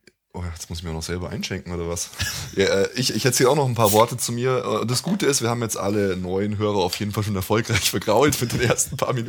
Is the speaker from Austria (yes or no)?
no; Bavaria, Germany; also born or lived in Munich / Turkey; Danach unter das Schloss Neuschwanstein in die Nähe von Füssen gezogen, dort aufgewachsen. Die nächsten Stationen waren Augsburg und jetzt wieder immerhin der Speckgürtel von München.